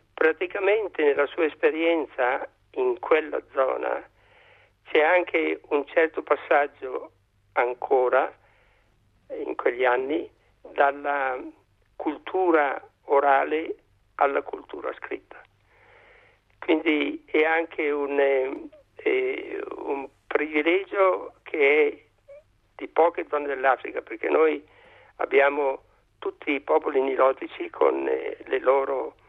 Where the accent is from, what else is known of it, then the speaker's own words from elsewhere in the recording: Bergamo, Lombardy, Italy; born there; Io ho nato a Bergamo